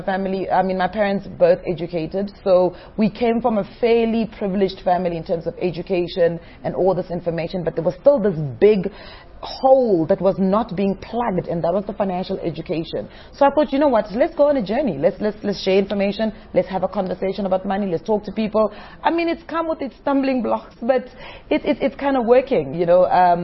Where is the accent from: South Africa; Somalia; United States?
South Africa; Bushbuckridge, Mpumalanga; So when I was growing up, so we grew up in Bushbuck Ridge.